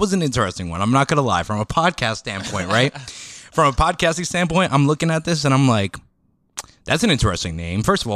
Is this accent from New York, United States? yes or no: no; Mount Pocono, Pennsylvania, United States; And that's just because I'm from the Poconos, you know, like Mount Pocono.